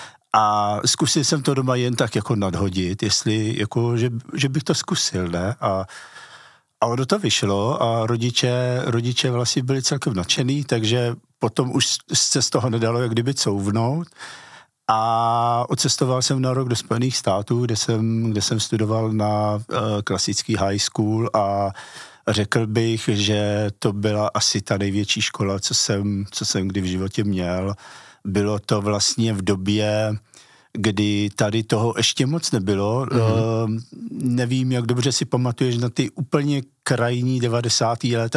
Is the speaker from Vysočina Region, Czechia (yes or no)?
yes; Jihlava, Vysočina Region, Czechia; also born or lived in Znojmo; já jsem se narodil ve Znojmě a ve Znojmě vlastně mám všechny příbuzný, celou rodinu a naše rodiče se přestěhovali do Jihlavy tuším v 75. roce